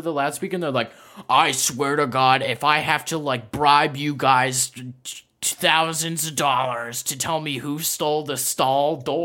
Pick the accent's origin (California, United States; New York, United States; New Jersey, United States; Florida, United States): New York, United States; So I'm from New York, so I'm a Bills fan.